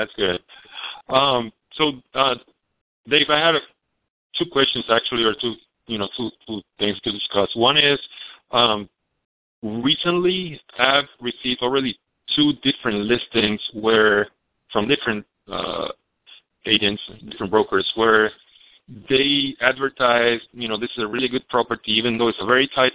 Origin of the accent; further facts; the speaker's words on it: Texas, United States; Well, I'm from Texas, so, you know, I consider anywhere Texas part of the neighborhood.